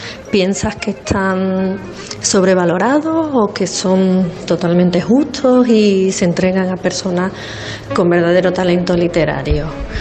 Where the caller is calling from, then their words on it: Seville, Andalusia, Spain; de Sevilla.